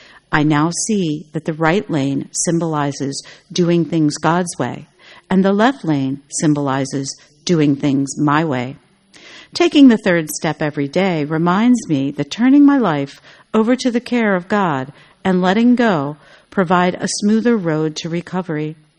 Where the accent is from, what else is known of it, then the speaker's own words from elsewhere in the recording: Fairfax, Virginia, United States; from Fairfax, Virginia.